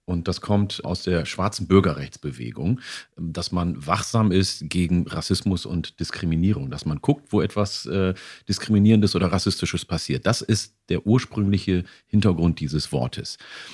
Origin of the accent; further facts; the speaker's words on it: Ethiopia; first language Oromo; German is a second language; Weil zu Hause spreche ich Afan Oromo, das ist meine Muttersprache, meine Vatersprache, meine erste Sprache.